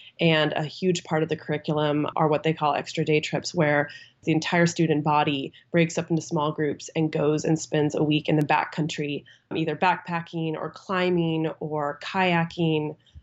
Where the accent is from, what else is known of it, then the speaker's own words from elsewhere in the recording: Ojai, California, United States; also born or lived in Ventura; Full disclosure, I was born in Ojai, but then when I was very young, moved to Ventura, and then moved back to Ojai, I think when I was, I don't know, a freshman in high school or something like that.